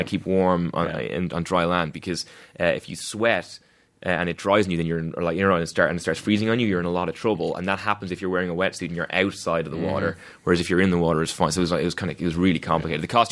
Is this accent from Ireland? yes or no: yes; Ireland; But at the same time, I am proud of being Irish.